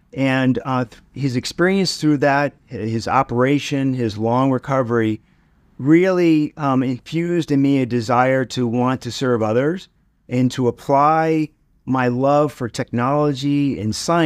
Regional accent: Florida, United States; born and raised in South Florida. And growing up in the 70s and early 80s, two words you wouldn't necessarily associate with South Florida are technology and medicine.

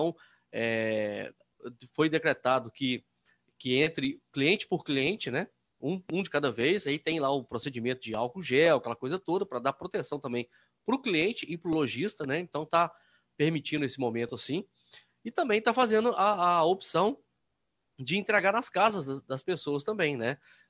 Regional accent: Minas Gerais, Brazil; Aqui eu sou do interior de Minas, né?

